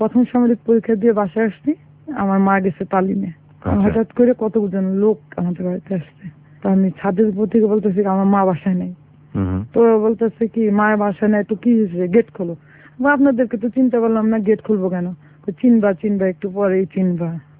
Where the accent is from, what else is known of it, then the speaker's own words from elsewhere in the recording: Dhaka, Dhaka Division, Bangladesh; ঢাকা মহাখালীতে আমরা থাকতাম।